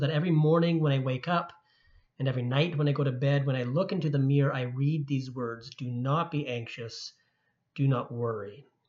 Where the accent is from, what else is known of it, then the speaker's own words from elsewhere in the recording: Saskatchewan, Canada; I was born in Saskatchewan, and my father ran a farm during one of the droughts of the 80s.